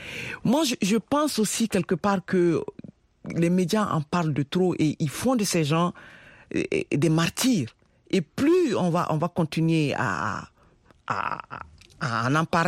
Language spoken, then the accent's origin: French; Mali; le Mali, par exemple, le pays de mon origine, au Mali, nous sommes à peu près 90% de musulmans